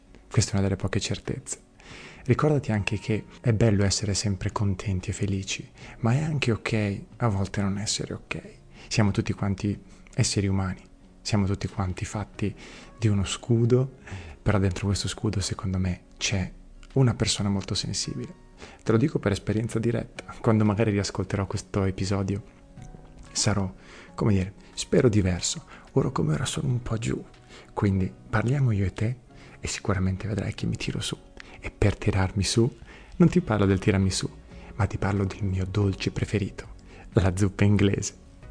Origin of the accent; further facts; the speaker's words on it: Ravenna, Emilia-Romagna, Italy; io sono romagnolo di Ravenna